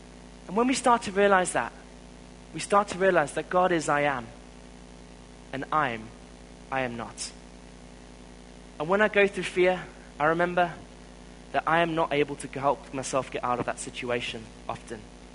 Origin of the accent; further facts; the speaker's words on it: South Africa; I'm a South African, brought up in South Africa.